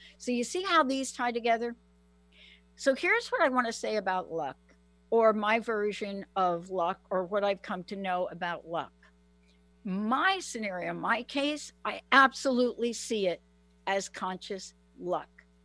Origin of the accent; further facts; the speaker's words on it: New York, United States; I'm from New York.